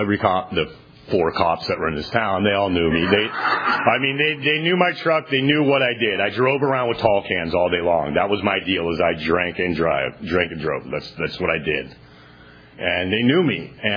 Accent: Valencia, California, United States; You know, I grew up in Valencia, you know, all snooty, blah, blah, blah.

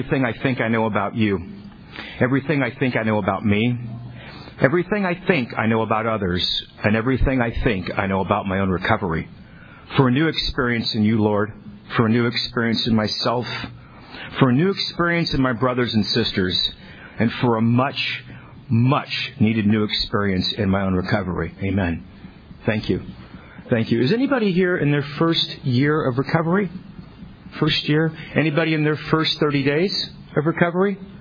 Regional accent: Tulare, California, United States; I'm a drunk from Tulare.

